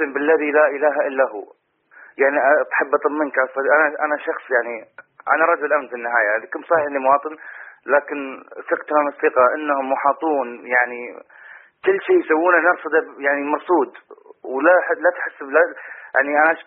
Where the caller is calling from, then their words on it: Manama, Capital Governorate, Bahrain; وانا جاي من البحرين ومن المنامة